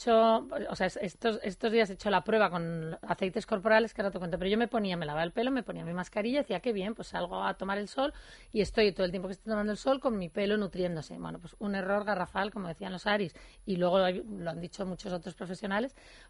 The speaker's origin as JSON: {"language": "Spanish", "town": "Madrid", "region": "Community of Madrid", "country": "Spain", "tie": "born there", "said": "Natal es Jerez, fíjate, bueno, nací en Madrid, pero mi familia es de Jerez."}